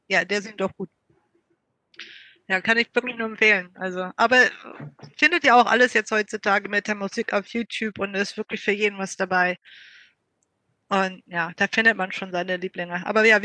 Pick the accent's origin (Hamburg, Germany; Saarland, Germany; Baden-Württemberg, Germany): Hamburg, Germany; moved away as an adult; now in Australia; Ich komme aus Hamburg. Ja, bin ein Fischkopf, ne? Ich habe dort 30 Jahre gelebt, studiert und dann bin ich zum Austauschstudium nach Australien gekommen.